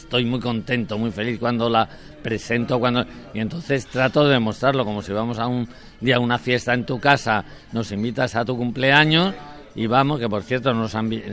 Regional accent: Andalusia, Spain; yo soy andaluz en el sentido que toda mi familia, mis padres, mis abuelos, todos son andaluces. Yo he vivido mucho en épocas infantiles en Andalucía, he pasado temporadas grandes y tenemos la casa en Cádiz desde hace ya 30 años

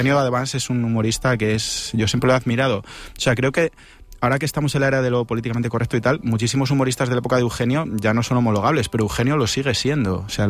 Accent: Ávila, Castile and León, Spain; Yo soy de Ávila, que es una tierra de santos y de cantos, la tierra de Santa Teresa

